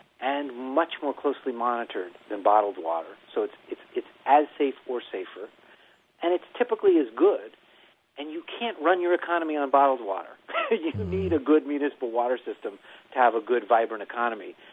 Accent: Miami, Florida, United States; My family was visiting my parents where I grew up in Miami.

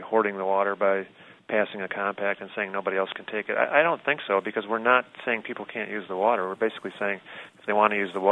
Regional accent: Michigan, United States; I'm from Michigan originally, and until 2006, there were absolutely no statutory limits on how much water you could remove from Michigan waters.

